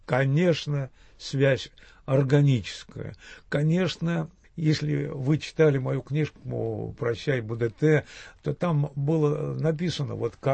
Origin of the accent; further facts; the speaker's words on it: Odesa, Odesa Oblast, Ukraine; born there; Я не только родился в Одессе, моя жена украинка, встретились мы в Киеве